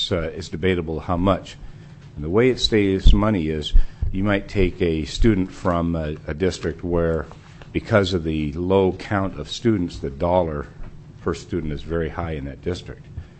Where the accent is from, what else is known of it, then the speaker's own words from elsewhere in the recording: Nenana, Alaska, United States; I was born and raised in Nenana, so there's no doubt that the one in Nenana would probably get my attention most